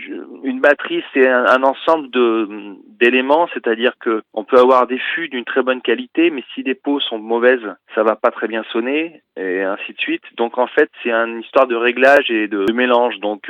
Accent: Limoges, Nouvelle-Aquitaine, France; born there; Ben, moi, je suis né il y a pas mal d'années maintenant. Je suis né en 1970 à Limoges.

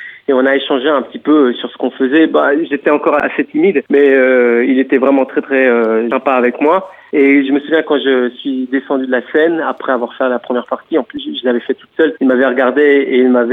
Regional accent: Luxembourg; moved away; also born or lived in Paris, France; c'était parallèlement quand j'ai quitté le Luxembourg pour aller à Paris pour apprendre la musique parce que j'étais autodidacte

